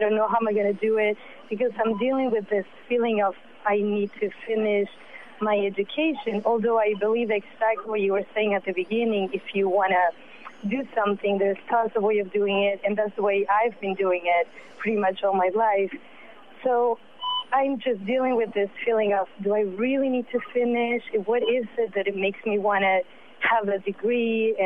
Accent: Argentina; now in New York, United States; I am from Argentina, and I immigrated myself by okay. myself in 98 to New York.

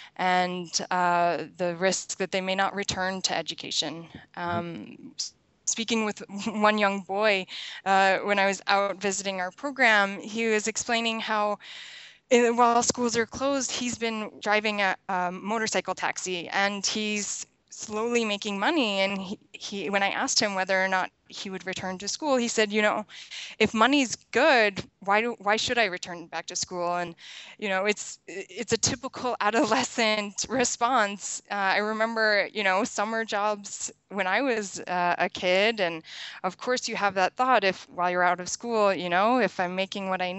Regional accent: Iowa, United States; Yeah, well, growing up in Iowa and the education and upbringing that I received from my parents really opened up my worldview.

